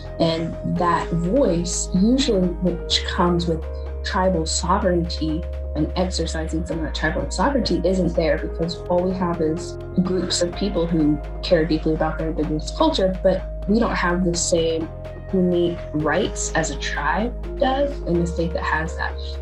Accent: Missouri, United States; also born or lived in Louisiana, United States; which is where I was born. We moved to Missouri whenever I was 6 years old. Growing up in Missouri is definitely different being away from my tribe

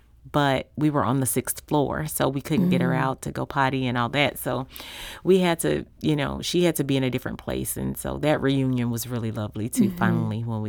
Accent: St. Louis, Missouri, United States; And so I grew up in that neighborhood. I moved away and went to college, but I was blocks down from Beaumont High School and came back to be there on purpose

